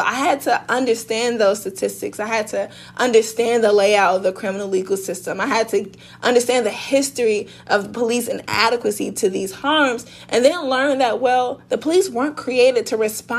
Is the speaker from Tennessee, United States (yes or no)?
no; St. Louis, Missouri, United States; Like, y'all, I am from South St. Louis. We can't abolish nothing.